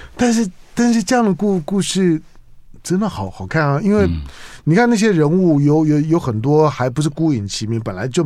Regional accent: Taiwan; born there; 反正爸爸就来了嘛，就在这边就生了

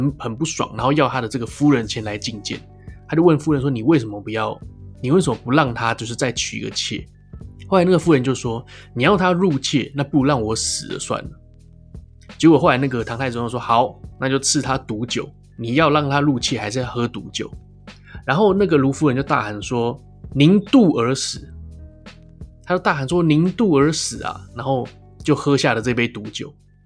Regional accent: Taiwan; 我们台湾人太乱来了，就香港跟台湾人都太自由了才会这个样子

